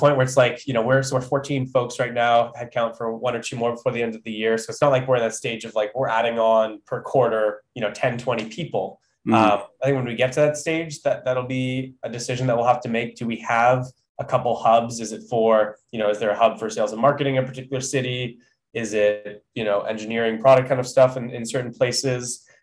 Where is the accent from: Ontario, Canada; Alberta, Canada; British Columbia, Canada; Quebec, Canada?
Ontario, Canada; Toronto; now in San Francisco, United States; we're living in SF, we're originally from Toronto